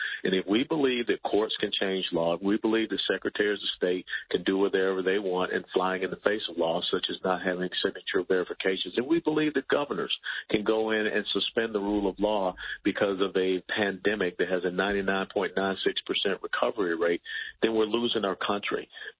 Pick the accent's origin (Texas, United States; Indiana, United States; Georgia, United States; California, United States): Georgia, United States; Atlanta; I grew up in Atlanta, and outside Atlanta is a thing called Stone Mountain.